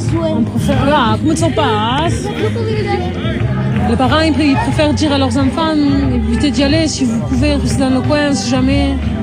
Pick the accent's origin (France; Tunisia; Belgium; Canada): France; Je suis française.